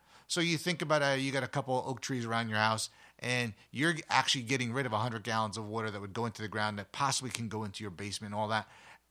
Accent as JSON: {"language": "English", "region": "Northeast", "country": "United States", "tie": "born or raised there", "said": "I grew up in the Northeast, and I'm thinking about the town that I was raised in."}